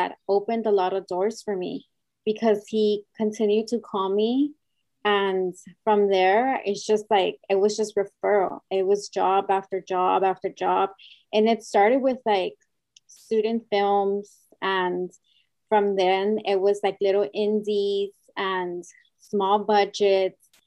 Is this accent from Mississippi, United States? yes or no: no; Los Angeles, California, United States; So I'm from East LA. I'm from a community. I come from a community of Hispanics and Latinos, Latinx. So yeah, that's where I was born from.